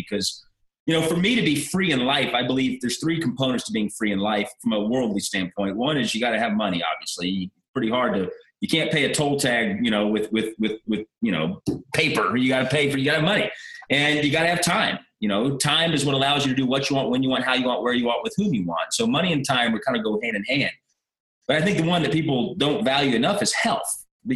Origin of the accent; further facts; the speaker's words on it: Dallas, Texas, United States; Yeah, so I grew up in Dallas, Texas. Mom raised me and my little brother.